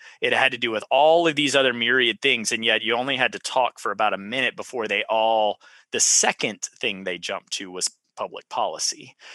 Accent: Texas, United States; and I was from Central Texas.

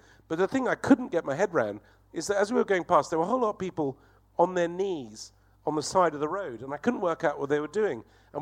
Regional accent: Lebanon; growing up in Lebanon, I knew it was a great place, but people didn't do it.

